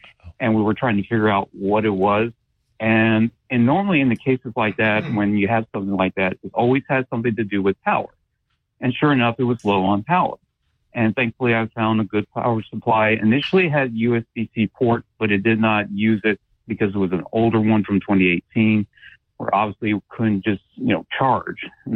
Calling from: Cottontown, Tennessee, United States; from Cottontown, Tennessee.

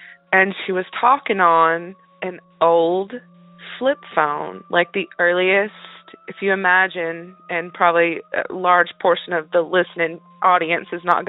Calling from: North Carolina, United States; I can tell you that I'm calling from North Carolina.

